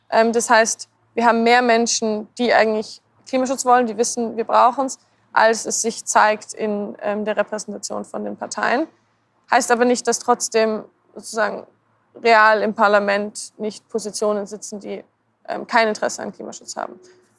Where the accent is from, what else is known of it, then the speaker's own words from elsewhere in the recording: Tyrol, Austria; Ich komme selber aus Tirol, etwas kleinere Stadt, wo man merkt, einfach wir brauchen die Mobilität